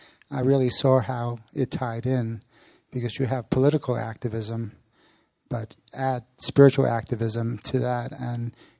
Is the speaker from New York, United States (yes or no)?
yes; New York City, New York, United States; I'm from New York City, and we have good pizza there